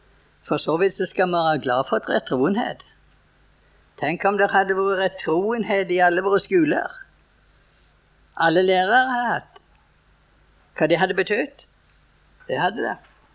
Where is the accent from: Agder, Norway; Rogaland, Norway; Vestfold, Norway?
Rogaland, Norway; Hjemme på Talje, så jeg fra en liten øy inne i Ryfylke.